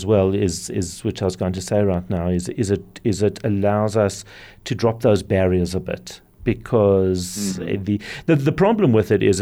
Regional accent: South Africa; As a South African, I think we kind of understood for many years what it's like to not be proud of your identity.

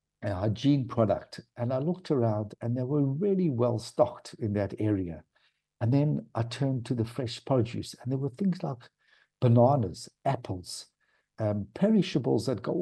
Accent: South Africa; So being South African, my first concern was when I said to him, "What do you do about shrinkage, pilferage?"

